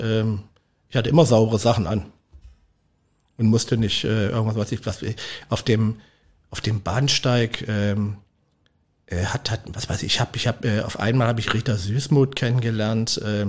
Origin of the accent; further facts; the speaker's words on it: Saxony, Germany; moved away; als Sachse sich in der Pfalz zurechtzufinden.